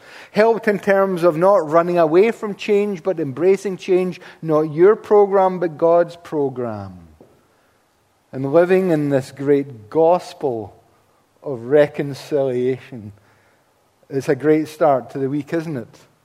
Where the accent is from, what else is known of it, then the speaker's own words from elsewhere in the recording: Scotland, United Kingdom; Now, we are Scottish, we are Presbyterian.